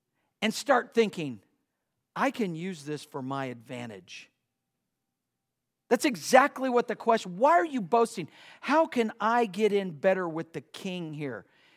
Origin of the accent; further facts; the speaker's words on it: United States; I'm an American. I love America.